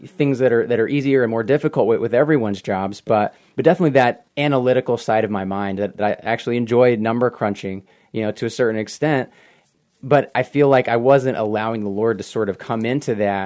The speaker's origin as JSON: {"language": "English", "region": "Texas", "country": "United States", "lives_now": "Ann Arbor, United States", "said": "And again, I'm originally from South Texas, as I mentioned."}